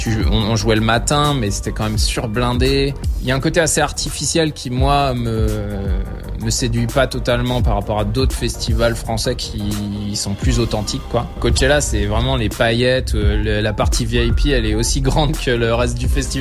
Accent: Nantes, Pays de la Loire, France; Alors qu'on est nantais

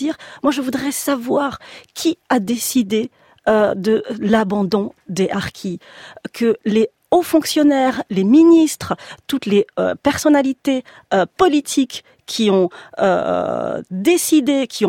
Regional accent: France; je suis née, j'ai 45 ans, je suis française, je suis née derrière des barbelés.

